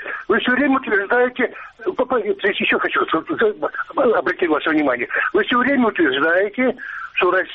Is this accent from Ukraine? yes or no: yes; Crimea, Ukraine; Я крымчанин.